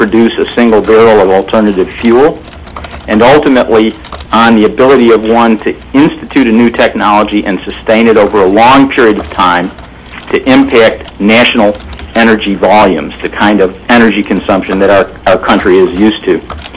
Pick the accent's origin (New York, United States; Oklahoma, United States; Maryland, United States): New York, United States; I'm from New York, so I talk a little fast.